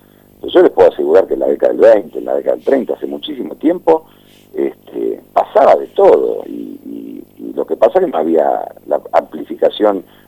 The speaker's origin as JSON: {"language": "Spanish", "region": "Buenos Aires", "country": "Argentina", "tie": "born or raised there", "said": "vivo en Caballito porque mi mamá era de Floresta, mi papá de Núñez, y se vinieron a vivir en Caballito. Nací en Caballito, me crié en Caballito, pero ahora vivo en Boedo"}